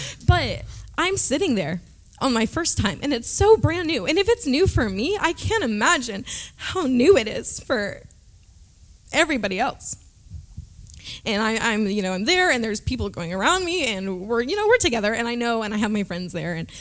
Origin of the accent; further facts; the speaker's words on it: Dallas, Texas, United States; I felt embarrassed for saying that I was from Dallas because everyone around me is struggling.